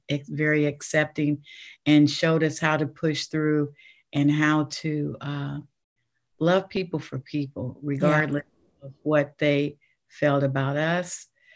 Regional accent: Kansas City, Kansas, United States; I grew up in Kansas City, Kansas, in a little place called Rosedale, which we in Wyandotte County, which we call the Dot.

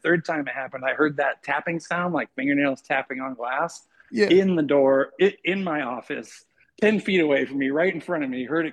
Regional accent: Chehalis, Washington, United States; I just moved back to Washington. I am a Washington native, born and raised in Chehalis. But I did my tour of duty in big cities for the last 22 years

